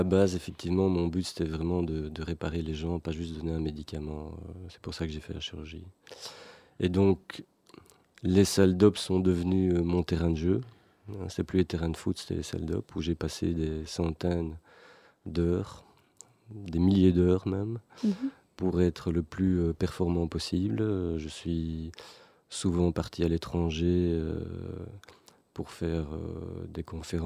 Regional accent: Belgium; born there; Je suis né en Belgique

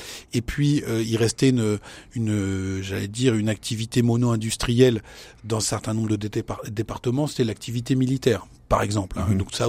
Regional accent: France; qu'on constate chez nous en France

